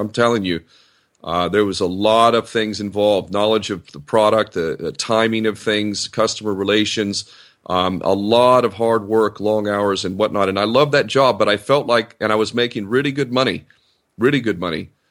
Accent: United States; I was also born and raised in America and grew up to believe that my nation is the greatest in the world, freedom and democracy

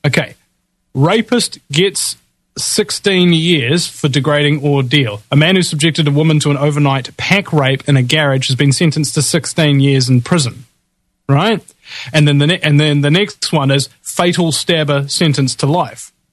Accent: New Zealand; And being a New Zealander, you know, you become very, very aware of insanity and just how crazy it is.

